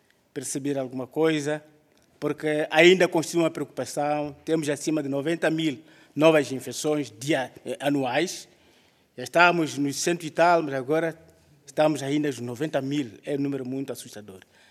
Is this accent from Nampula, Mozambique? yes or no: yes; Nampula, Mozambique; sou natural de Nampula, é uma província norte de Moçambique, é uma província mais populosa.